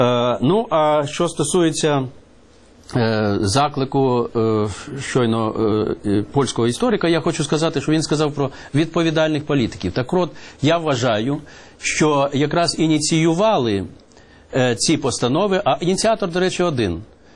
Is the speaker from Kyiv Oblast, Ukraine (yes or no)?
no; Zhytomyr Oblast, Ukraine; Я з Житомирщини.